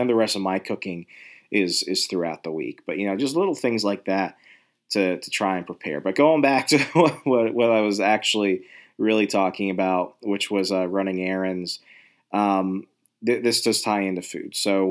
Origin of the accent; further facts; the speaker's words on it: Virginia, United States; Now, I'm from Virginia. I'm an East Coast, like, food slut.